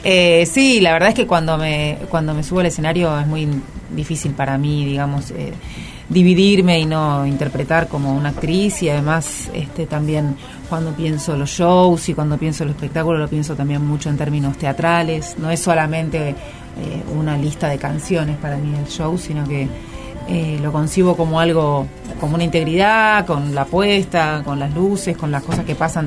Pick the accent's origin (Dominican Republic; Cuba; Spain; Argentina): Argentina; Bueno, será porque soy argentina, entre otras cosas.